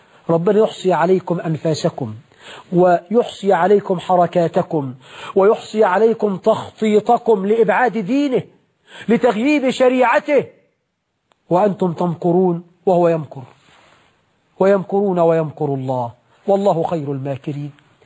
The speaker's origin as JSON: {"language": "Arabic", "country": "Egypt", "said": "وأسأل الله عز وجل أن يجعل بلدنا مصر أمنا أمانا رخاء سخاء"}